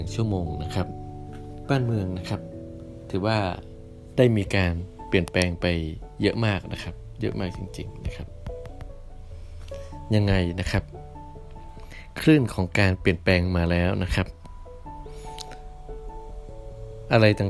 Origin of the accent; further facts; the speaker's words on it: Mae Sot, Tak, Thailand; ผมเองก็เป็นคนแม่สอดนะครับกลับไปที่บ้านนะครับ